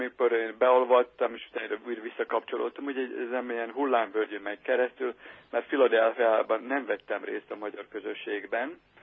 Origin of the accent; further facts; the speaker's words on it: Lövő, Győr-Moson-Sopron, Hungary; also born or lived in Austria; now in United States; Én Lövön születtem, Sopron megyében, és Sopronban laktunk, a Patak utcában. A papám a pamutiparban dolgozott, és utána Tisza Gyulázán laktunk, és akkor újra Lövön, és akkor Ausztriában, menekültáborokban